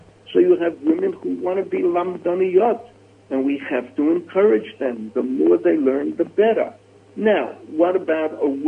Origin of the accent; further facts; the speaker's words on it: United States; I grew up in America.